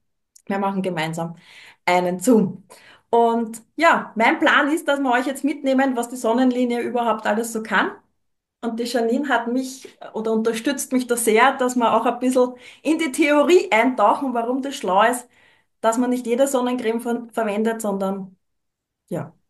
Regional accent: Austria; ich bin auch aus Österreich.

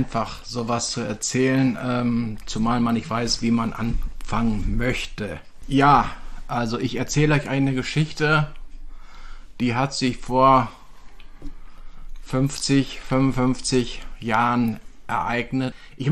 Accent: Düsseldorf, North Rhine-Westphalia, Germany; born there; ich bin 1957 in Düsseldorf geboren worden.

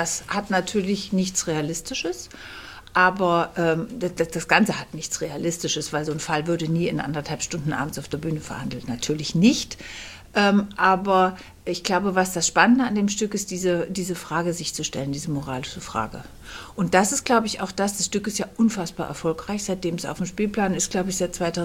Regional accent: Kassel, Hesse, Germany; born there; now in Berlin, Germany; Ich bin geboren in Kassel und lebe seit 20 Jahren in Berlin

